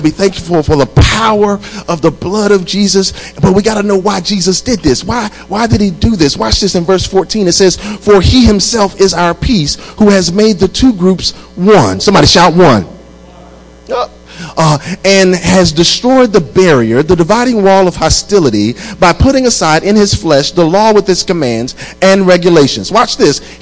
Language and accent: English; North Carolina, United States; And I'm from North Carolina. In North Carolina, when it snows, they shut everything down.